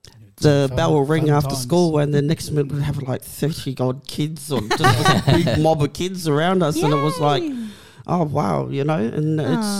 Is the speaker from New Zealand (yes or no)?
yes; New Zealand; I do remember when I was a child, I used to play down in Rotorua. So I'm from New Zealand, of course.